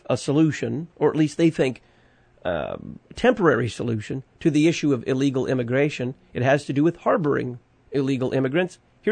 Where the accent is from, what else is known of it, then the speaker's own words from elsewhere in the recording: Texas, United States; someone mentioned I was from Texas. It's absolutely true.